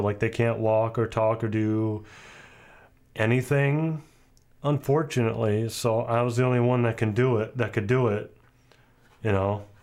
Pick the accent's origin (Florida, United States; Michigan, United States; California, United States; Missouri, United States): Michigan, United States; Grand Rapids; I have. I was born and raised here in Grand Rapids, Michigan. Mm-hmm. I've lived here as long as I can remember.